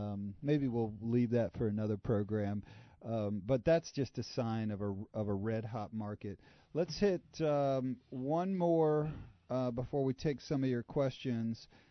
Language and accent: English; Maryland, United States; And, you know, I am from Maryland, so I confess that I do sometimes cheer for the Terrapins